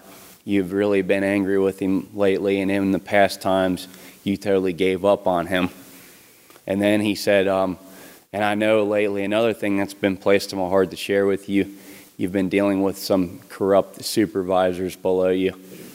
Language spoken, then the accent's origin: English; Cincinnati, Ohio, United States; I'm from Cincinnati, Ohio. I was raised in church my whole life.